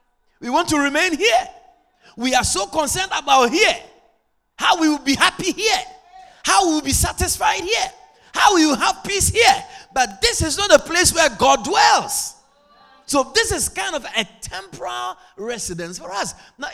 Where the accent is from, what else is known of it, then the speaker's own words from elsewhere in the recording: Queenstown, Pomeroon-Supenaam, Guyana; I born and grow abroad, but I is Guyanese. I come from Queenstown in Essequibo. I'm Essequibian.